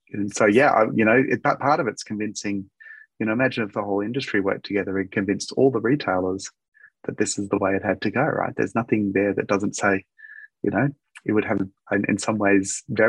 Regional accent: Brisbane, Queensland, Australia; My hometown in Australia, Brisbane, just went through massive floods.

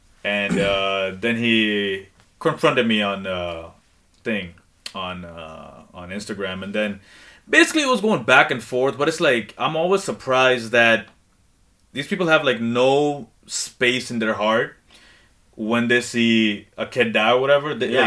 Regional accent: Saudi Arabia; Yeah, we grew up in Saudi Arabia.

